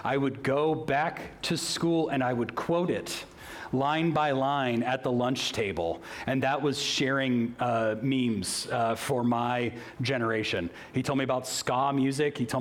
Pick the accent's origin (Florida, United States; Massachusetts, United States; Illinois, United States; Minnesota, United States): Florida, United States; Lake Wales; Bert Frizzell, who was the nicest guy at the church that I grew up at in Lake Wales.